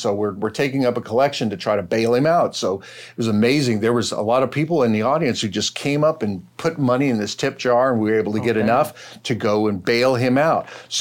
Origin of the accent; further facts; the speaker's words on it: McAllen, Texas, United States; After I'd been, I was born and raised in McAllen, and when school was out, mm-hmm. I stayed behind for about a year working for my dad.